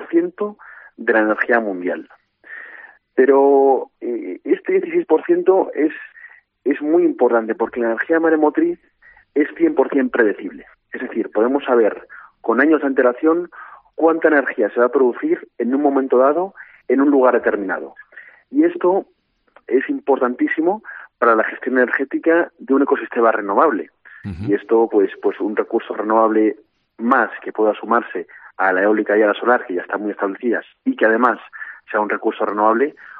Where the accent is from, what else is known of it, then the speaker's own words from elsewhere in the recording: Galicia, Spain; Primero, porque somos gallegos